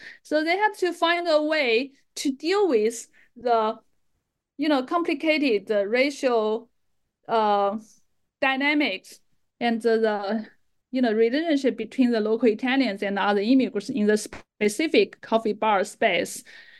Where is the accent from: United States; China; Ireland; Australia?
China; English is a second language; I grew up in China